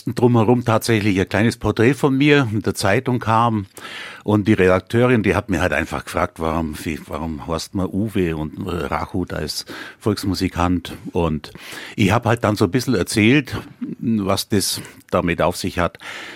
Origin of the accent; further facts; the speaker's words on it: Mecklenburg-Vorpommern, Germany; Wir sind dann da aufgewachsen in Mecklenburg, nahe an der Ostsee.